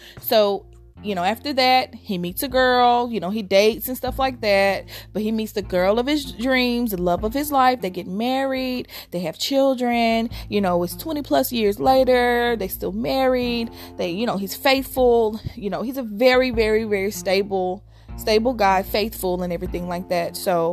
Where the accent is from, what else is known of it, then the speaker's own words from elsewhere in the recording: Gulfport, Mississippi, United States; now in Huntsville, United States; I'm from Gulfport, Mississippi. I live in Huntsville, Alabama. I'm a Southern girl, but I hate the South.